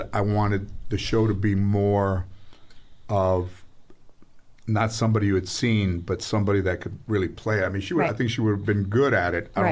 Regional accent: United States; I'm Chicano, I'm not from Brazil.

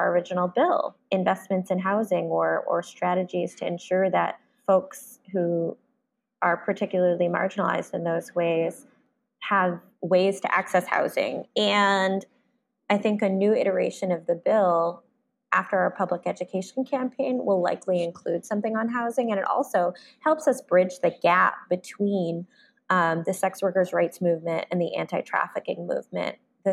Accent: New York City, New York, United States; And what I'm excited about is also being able to do it in my hometown. I grew up in New York City.

